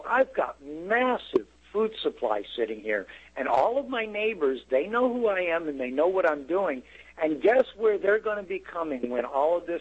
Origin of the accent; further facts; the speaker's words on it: Georgia, United States; moved away; When I came here from Georgia, because I left the state of Georgia because, well, my family was in danger because of what I was doing.